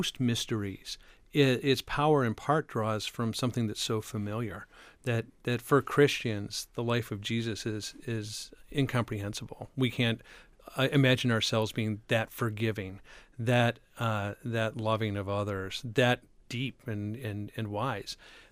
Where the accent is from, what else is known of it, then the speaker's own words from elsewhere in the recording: Detroit, Michigan, United States; now in Alaska, United States; I came down from Detroit and Michigan, like Alaska, doesn't have the death penalty.